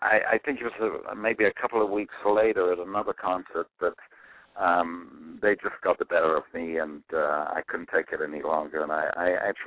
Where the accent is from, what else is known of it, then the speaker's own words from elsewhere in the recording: England, United Kingdom; moved away as an adult; now in United States; I obviously, as an Englishman, I'd always been intrigued by America and American music